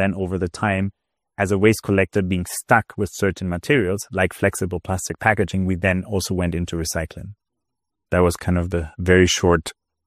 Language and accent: English; Kenya; So I grew up in Kenya as a child, then came back after studying